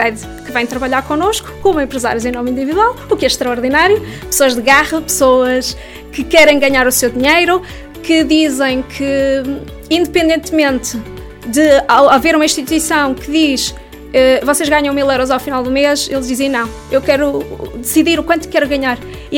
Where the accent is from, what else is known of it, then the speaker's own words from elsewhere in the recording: Arcos de Valdevez, Norte, Portugal; em Arcos de Valdevez, que é a minha terra natal, com todo orgulho